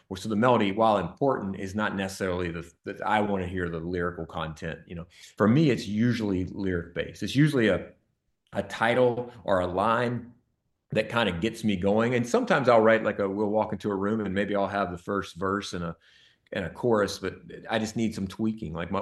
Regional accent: Camden, South Carolina, United States; I touched on it with my hometown of Camden, South Carolina.

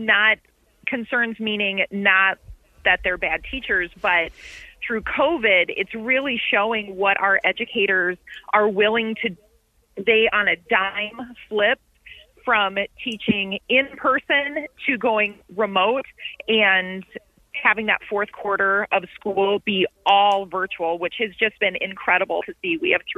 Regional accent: South Dakota, United States; So I have been born and raised in South Dakota. My childhood was West River in Winter, graduated in Vermilion, went to school in King, went away for a couple of years with my husband, and now we've been back in Sioux Falls for about 10 years.

